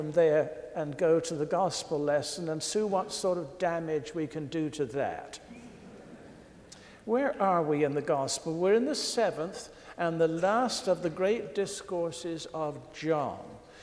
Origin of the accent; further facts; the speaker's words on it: United Kingdom; but I am British, and therefore I have my problems as a cynic. We're born with it, you know.